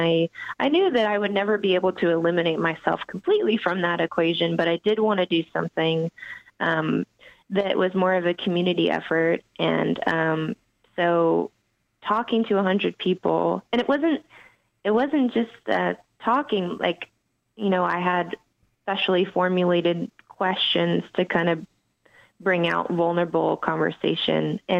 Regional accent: Phoenix, Arizona, United States; I grew up in Phoenix, Arizona, and I went to college in northern Arizona in a little town called Flagstaff at NAU.

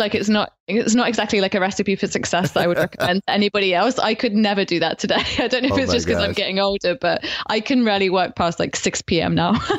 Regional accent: Midlands, United Kingdom; now in Australia; I've been here for 9 years now. And so my accent is so messed up. If I speak to a British person, if you were a Brit, and especially if you're from the Midlands like I am, then I would be sounding so English right now.

